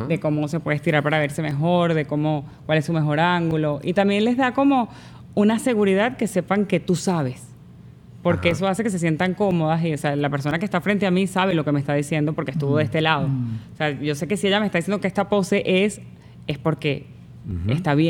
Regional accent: Venezuela; also born or lived in Italy; now in United States; Yo me fui de Venezuela hace 8 años. Uh-huh. Estuve 6 en Italia y ahora llevo 2 aquí.

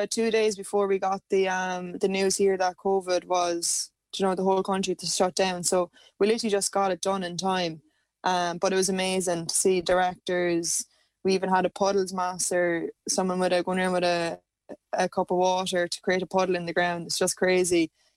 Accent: Tipperary, Ireland; I suppose we're all from Tipperary and we love to see Tip people doing well.

